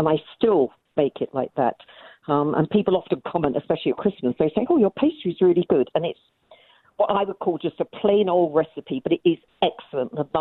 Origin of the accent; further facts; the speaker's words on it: England, United Kingdom; I was brought up in England